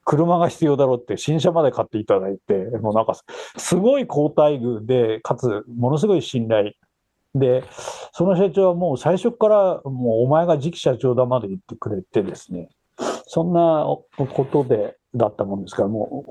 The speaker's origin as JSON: {"language": "Japanese", "region": "Hokkaido", "country": "Japan", "tie": "born or raised there", "said": "地元が北海道なんで、"}